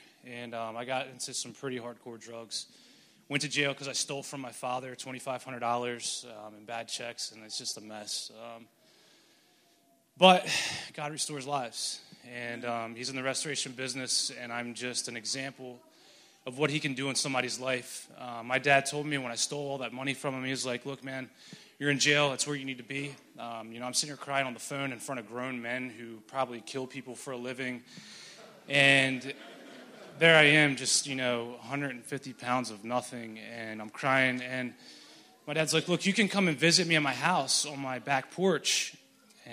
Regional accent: Salisbury, Maryland, United States; I'm from Salisbury, Maryland.

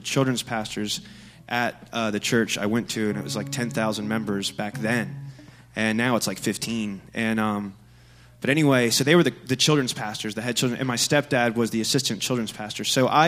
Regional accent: Tulsa, Oklahoma, United States; And like he said, as far as pastor's kid goes, I was raised in Tulsa, Oklahoma.

